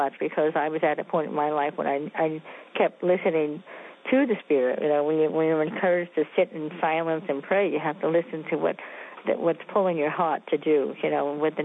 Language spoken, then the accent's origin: English; New York City, New York, United States; I'm from Brooklyn. You know, I'm a tough kid from Brooklyn, New York.